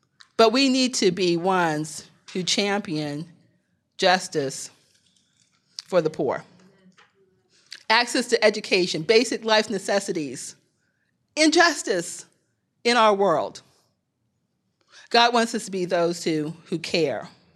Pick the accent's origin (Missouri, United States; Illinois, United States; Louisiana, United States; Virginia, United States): Illinois, United States; East St. Louis; the neighborhood that I grew up in Illinois, a small town called East St. Louis